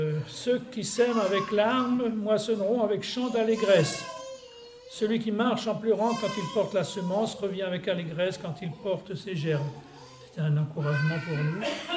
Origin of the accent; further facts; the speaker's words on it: France; Nous sommes français et nous avons vécu selon les règles de la société française, c'est tout.